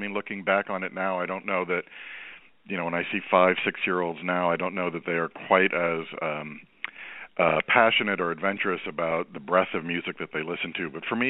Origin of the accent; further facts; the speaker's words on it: Ohio, United States; born there; My parents emigrated in the 60s. They both came here to finish their education. I was born in Ohio in the early 70s.